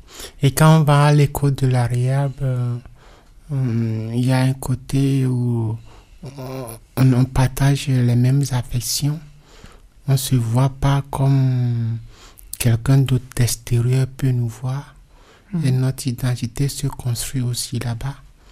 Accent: Togo; now in France; je suis togolais en France depuis 2013

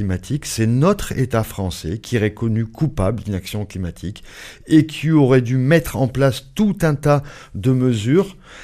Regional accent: France; même chez nous en France, hein.

